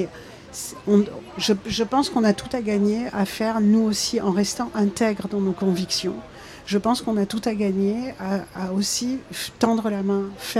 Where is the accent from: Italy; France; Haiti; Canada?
France; Paris, Île-de-France; Je suis une femme, je suis parisienne, je suis végane.